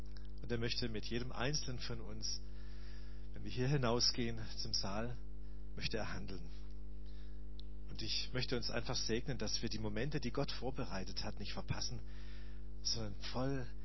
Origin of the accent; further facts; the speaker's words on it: Stuttgart, Baden-Württemberg, Germany; In meiner Heimatgemeinde in Stuttgart, in der Olga-Gemeinde